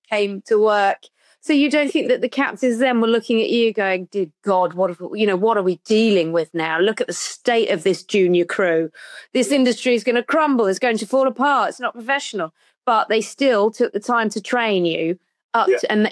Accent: United Kingdom; And especially for me, I'm British.

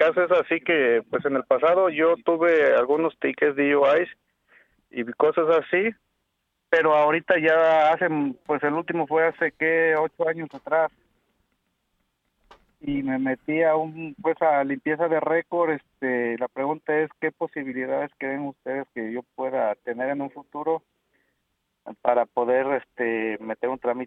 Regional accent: Mexico; Mexicano.

